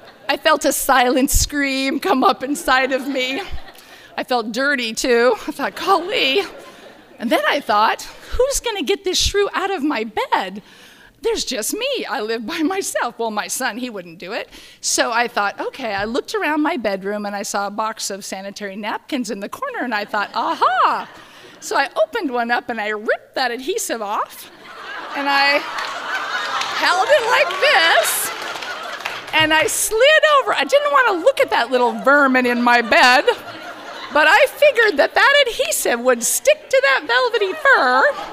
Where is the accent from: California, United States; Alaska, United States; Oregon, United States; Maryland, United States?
Alaska, United States; Palmer; I was born and raised in Palmer up on Lazy Mountain